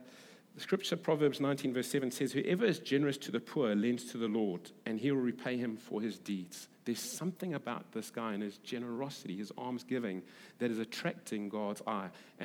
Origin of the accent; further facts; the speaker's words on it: Durban, KwaZulu-Natal, South Africa; And I'm English. I grew up in Durban.